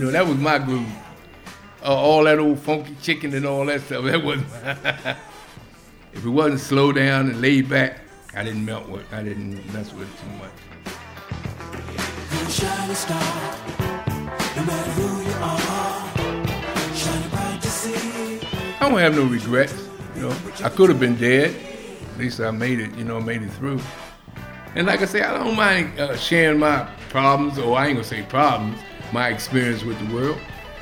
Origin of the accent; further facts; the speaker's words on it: Bowie, Maryland, United States; I'm from Bowie, Maryland, born and raised.